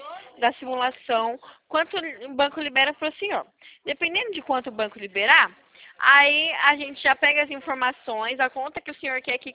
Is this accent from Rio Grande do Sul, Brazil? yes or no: no; Valinhos, São Paulo, Brazil; Eu sou de Valinhos, interior de São Paulo.